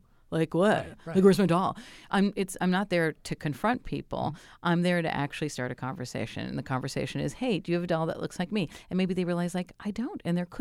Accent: United States; I'm an American. I was born here and I'm a girl.

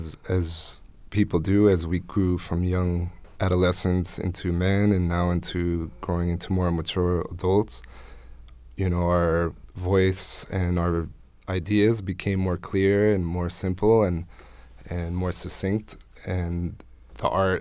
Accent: East Coast, United States; growing up on the East Coast, close to New York, we were exposed to a very modern place, very fast-paced city and civilization.

